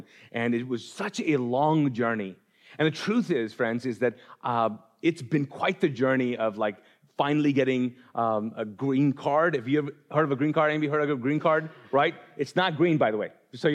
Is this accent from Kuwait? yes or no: yes; Kuwait; moved away; I was born and raised in Kuwait. My parents actually moved from Pakistan to Kuwait and for a better life. And I was born there.